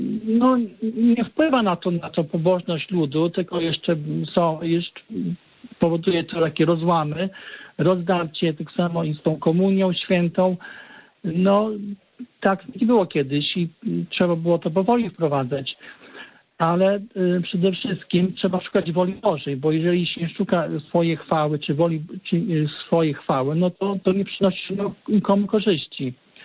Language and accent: Polish; Chodyszewo, Podlaskie Voivodeship, Poland; now in Białystok, Poland; Chciałem też powiedzieć, że pochodzę też z Chodyszewa.